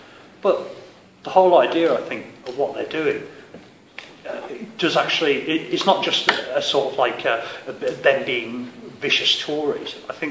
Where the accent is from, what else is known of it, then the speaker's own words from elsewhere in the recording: Ireland; And I'm Irish myself.